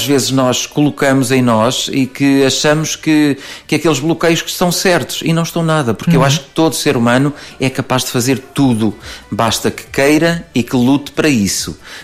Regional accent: Felgueiras, Porto, Portugal; Então fui trabalhar na minha terra, que é Felgueiras, não é assim tão longe quanto isso

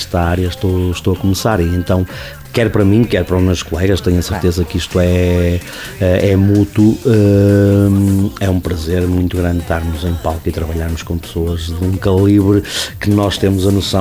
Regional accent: Guimarães, Braga, Portugal; eu sou natural de Guimarães

